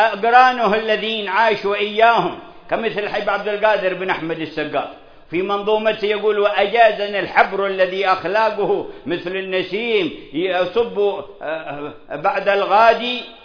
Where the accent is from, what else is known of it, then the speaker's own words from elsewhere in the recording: Hadramaut, Yemen; وكان أيام الشدة عندنا بحضرموت